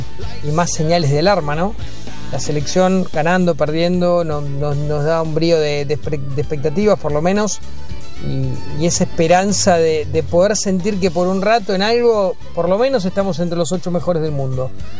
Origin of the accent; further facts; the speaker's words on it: Argentina; los problemas que habitualmente atravesamos como argentinos